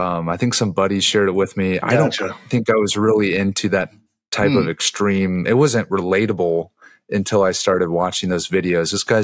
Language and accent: English; Newton, Iowa, United States; now in Des Moines, United States; So I'm from, I grew up in Newton, Iowa, which is right around Des Moines. The state's capital here in Iowa.